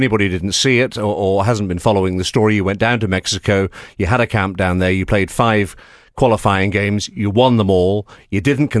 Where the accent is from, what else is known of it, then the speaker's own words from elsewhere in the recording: Canada; Part of the problem of being a Canadian international is that whenever you play, even when you're playing a home game